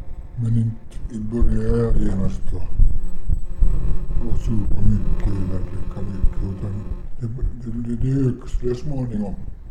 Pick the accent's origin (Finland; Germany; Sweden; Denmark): Finland; Helsinki, Uusimaa; Jag är född i Helsingfors och det där har bott här i hela mitt liv egentligen. Förutom tiden utomlands.